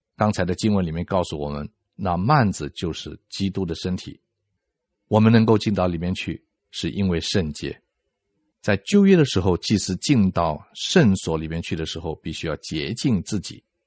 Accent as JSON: {"language": "Chinese", "country": "China", "said": "好像我们中国人喜欢走后门呐，讲人情"}